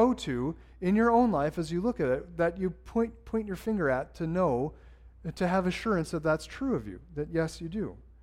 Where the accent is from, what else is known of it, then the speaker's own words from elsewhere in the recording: Carrington, North Dakota, United States; then my hometown, Carrington, North Dakota, or Emory, South Dakota, those places would have been radically different.